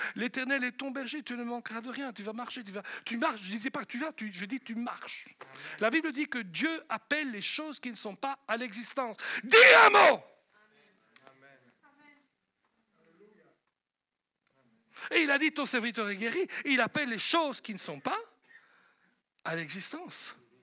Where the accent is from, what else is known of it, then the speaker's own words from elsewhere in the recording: Belgium; Je suis belge, attention, un bon belge. Allez, je vous assure, je suis un vrai belge, moi, comme lui.